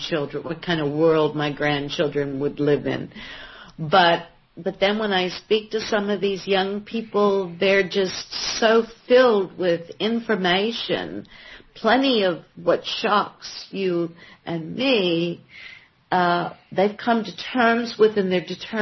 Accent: New Orleans, Louisiana, United States; I was born there. I grew up in Louisiana. I call it New Orleans.

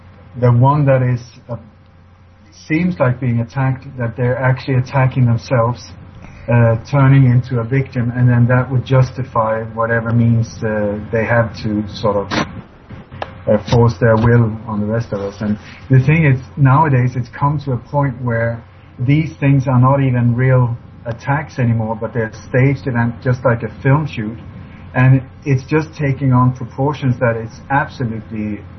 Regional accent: Sweden; also born or lived in Denmark; I was born in Denmark, grew up in Sweden, have moved around in a lot in the world. I've traveled to some 40 different countries

